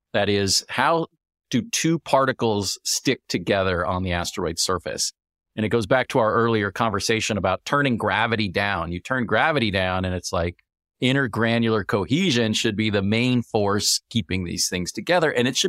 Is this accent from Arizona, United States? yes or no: yes; Phoenix, Arizona, United States; because I grew up in the Boys and Girls Club in Phoenix. It was a really important place for me.